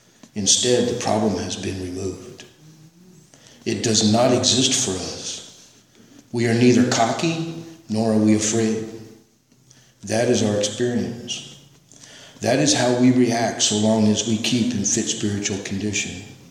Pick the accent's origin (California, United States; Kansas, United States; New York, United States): California, United States; Norwalk; I'm a thug from Norwalk, you know.